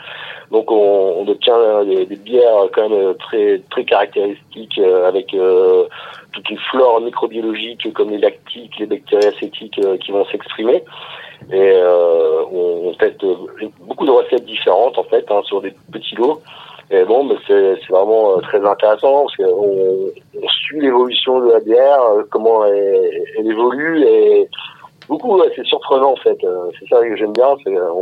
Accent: Grand Est, France; je viens des Ardennes, tout près de la Belgique

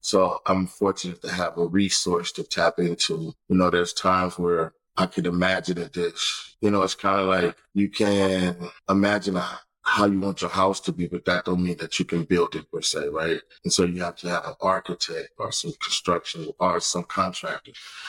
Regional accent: California, United States; I do California Soul food, and then my book is California Soul because I'm born and raised in California. So this is where my soul is at.

